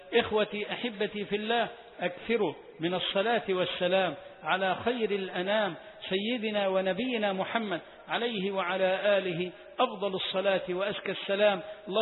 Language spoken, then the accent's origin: Arabic; Egypt; بلدنا مصر